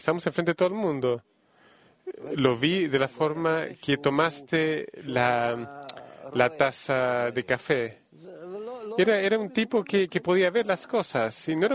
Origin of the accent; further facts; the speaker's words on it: Haifa, Haifa District, Israel; also born or lived in United States; Entonces, nosotros sí, somos de Haifa.